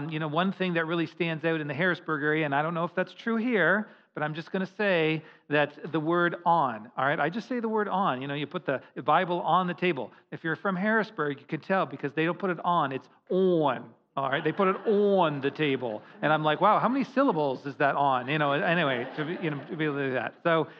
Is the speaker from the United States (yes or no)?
no; Canada; So I am Canadian, all right?